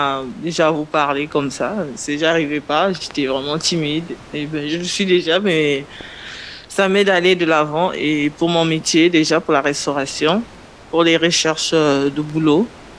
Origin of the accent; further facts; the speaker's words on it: Central African Republic; now in France; Je suis d'RCA, je suis arrivée à l'onde porteuse au mois de juillet.